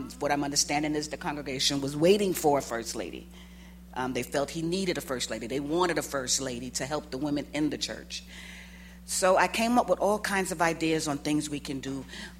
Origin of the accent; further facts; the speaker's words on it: New York, United States; I'm from New York, total New Yorker. I'm totally established, have my career at home.